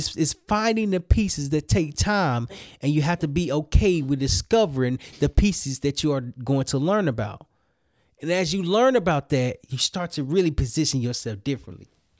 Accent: Little Rock, Arkansas, United States; And I remember when I was in Little Rock, Arkansas, my hometown. Shout out to Little Rock, Arkansas.

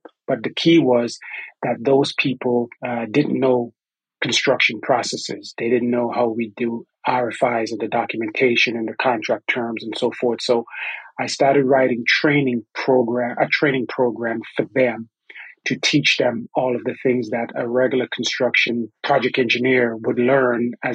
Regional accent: Antigua & Barbuda; accent: southeast Texas; now in Texas, United States; I'll start by saying that if you hear my accent, that it's from east of southeast Texas. And I'm from a little island in the Caribbean that is called Antigua and Barbuda.

